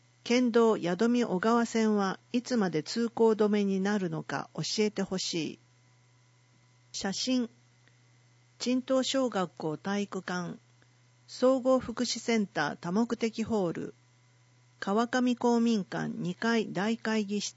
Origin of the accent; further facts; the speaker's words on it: Tokyo, Japan; born there; 昭和36年、パン屋の長男として東京で生まれ、姉、弟がいます。